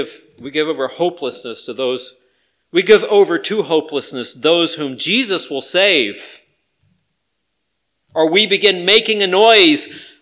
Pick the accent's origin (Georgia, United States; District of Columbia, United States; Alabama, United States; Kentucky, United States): Georgia, United States; I grew up in Georgia, okay, I'm from the South, and I know we have this saying, bless their little hearts.